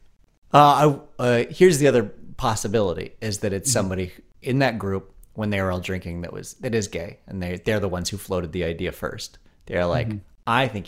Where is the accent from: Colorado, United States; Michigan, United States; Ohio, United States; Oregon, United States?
Colorado, United States; I went home to Colorado. Speaking of small towns, I went home to my hometown of, well, when I grew up there, it was 8,000 people.